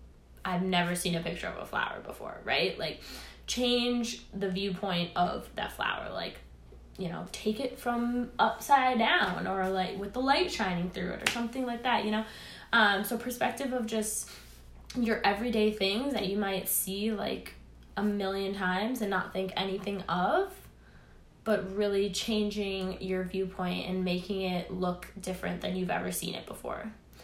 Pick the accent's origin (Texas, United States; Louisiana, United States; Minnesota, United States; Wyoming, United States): Minnesota, United States; growing up in Minnesota, I always felt like, oh, this is, you know, like such a small town. There's nothing here.